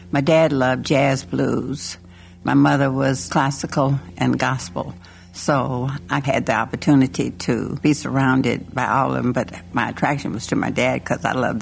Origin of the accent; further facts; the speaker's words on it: Tulsa, Oklahoma, United States; born there; I was born in Tulsa, Oklahoma.